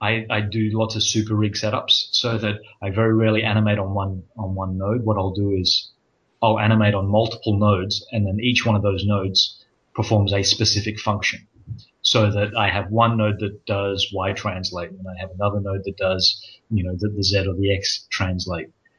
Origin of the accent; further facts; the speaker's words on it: Australia; being an Australian, you have to be multi-skilled.